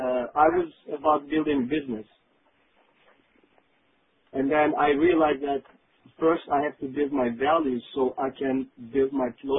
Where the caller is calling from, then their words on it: Toronto, Ontario, Canada; from Toronto.